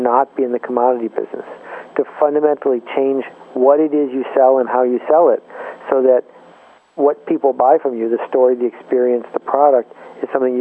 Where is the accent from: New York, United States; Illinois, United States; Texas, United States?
New York, United States; Buffalo; When I grew up in Buffalo, there were three channels, 2, 4, and 7.